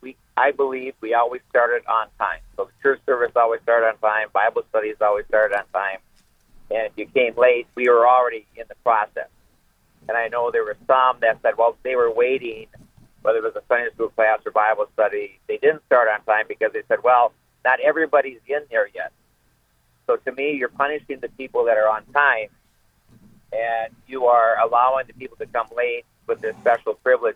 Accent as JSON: {"language": "English", "region": "Minnesota", "country": "United States", "tie": "born or raised there", "said": "Now, of course, as American, as I am, raised here in Minnesota, on time is important to me."}